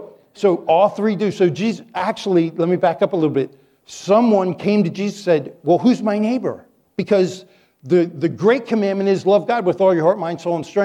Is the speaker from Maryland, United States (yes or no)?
yes; Maryland, United States; now in -; Every time I grew up in Alliance Church, I've been in Alliance Church 60 years, 9 months, and 8 days. Because in vitro, I heard messages in my mom's Alliance Church back home in Maryland.